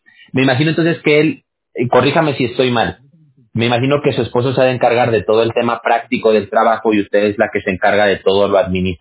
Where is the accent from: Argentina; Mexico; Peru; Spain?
Mexico; yo soy mexicano